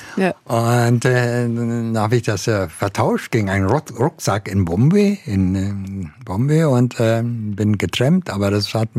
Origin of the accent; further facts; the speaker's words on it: Mecklenburg-Vorpommern, Germany; Nein, das war noch in der DDR, in Mecklenburg.